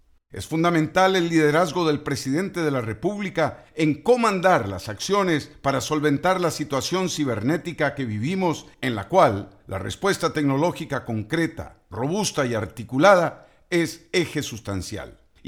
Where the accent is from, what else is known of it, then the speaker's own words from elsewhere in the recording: Costa Rica; Todos deseamos salir bien librados y como costarricenses debemos aportar en lo que sea posible